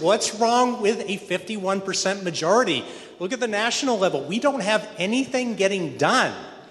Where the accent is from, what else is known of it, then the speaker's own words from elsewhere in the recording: Grand Rapids, Michigan, United States; from Grand Rapids.